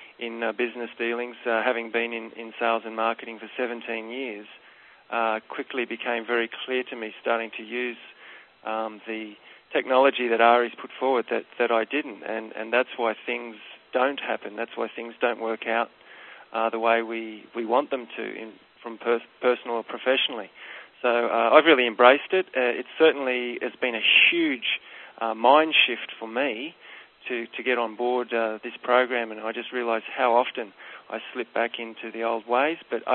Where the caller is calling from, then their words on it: Byron Bay, New South Wales, Australia; I'm calling from Byron Bay